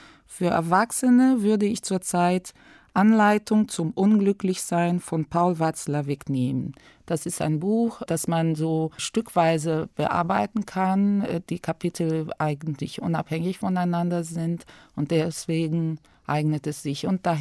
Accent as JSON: {"language": "German", "region": "Rio de Janeiro", "country": "Brazil", "second_language": "German", "said": "ich komme aus Brasilien, aus der Stadt Rio de Janeiro und bin 1967 geboren."}